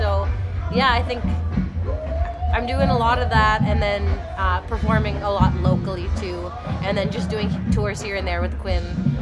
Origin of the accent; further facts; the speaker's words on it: Victoria, British Columbia, Canada; So fiddle jams, that's kind of what I grew up with in Victoria